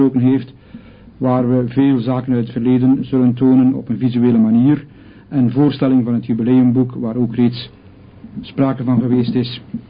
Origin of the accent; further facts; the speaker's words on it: Flanders, Belgium; gevolgd door een gezellig samen zijn waar we ook als Vlamingen goed in zijn